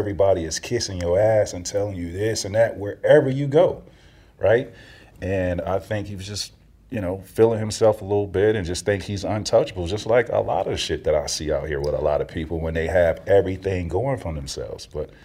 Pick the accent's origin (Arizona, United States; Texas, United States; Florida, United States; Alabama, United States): Florida, United States; I grew up in Central Florida, and, you know, it was one way in, one way out where I grew up. One of the most drug infested neighborhoods in Central Florida where I grew up.